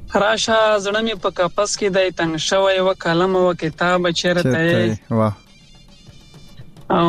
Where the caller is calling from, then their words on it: Dubai, United Arab Emirates; له دوبۍ نه.